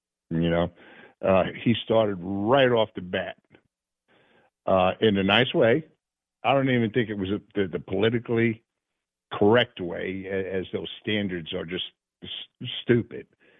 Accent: Tennessee, United States; here near my hometown in Tennessee, in Antioch, Tennessee, I'm down in Chattanooga.

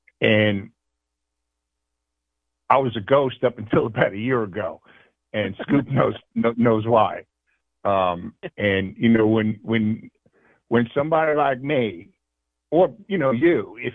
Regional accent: New York City, New York, United States; we're from the North, you know, we're from New York City

